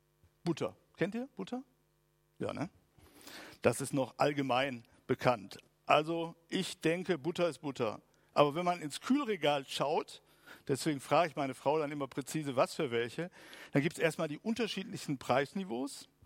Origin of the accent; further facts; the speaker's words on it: Essen, North Rhine-Westphalia, Germany; Ich komme aus der Zeit, wo es tatsächlich in einer Großstadt für Essen in meiner Kindheit nur Tante-Emma-Läden gab.